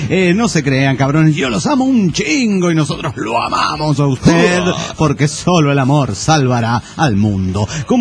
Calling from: Monterrey, Nuevo León, Mexico; de Monterrey, Nuevo León, México.

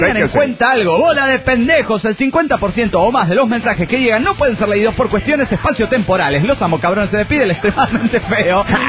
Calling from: North Carolina, United States; de North Carolina.

